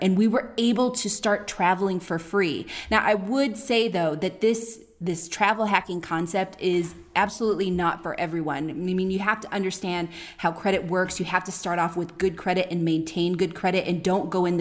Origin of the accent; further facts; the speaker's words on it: Oakland, California, United States; We're from Oakland, like I said